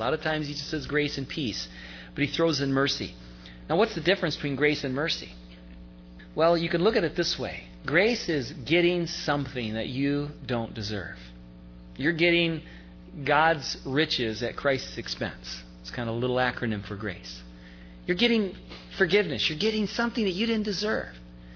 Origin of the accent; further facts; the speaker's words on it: California, United States; first experiences in New Jersey were quite interesting. It was kind of a culture shock. You know, I was out from California